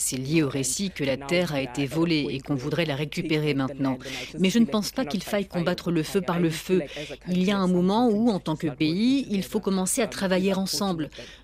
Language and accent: French; Johannesburg, Gauteng, South Africa; On n'a jamais eu de terre car on a grandi à Johannesburg